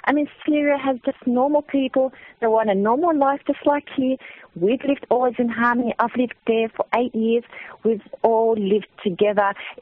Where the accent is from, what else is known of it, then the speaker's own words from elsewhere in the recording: Australia; as an Australian